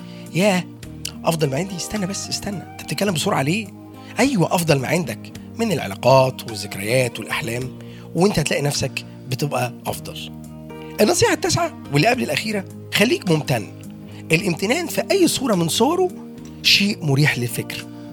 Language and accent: Arabic; Egypt; احنا بقى كمصريين لما بنتكلم عن الدماغ من حقنا نقول عليها اللي احنا عايزينه